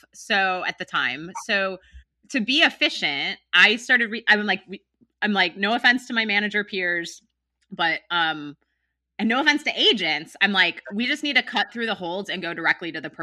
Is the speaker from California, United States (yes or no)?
no; Wisconsin, United States; And I'm originally from Wisconsin.